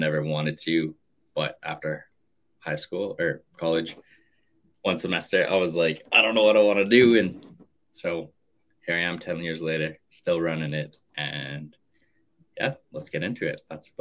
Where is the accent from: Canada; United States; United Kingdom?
Canada; love being Canadian, love living north of the border.